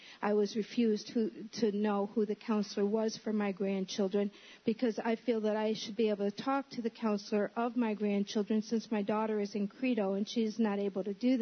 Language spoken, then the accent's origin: English; Groton, United States; I'm from Groton, and I haven't seen my grandkids in, it seems like, forever.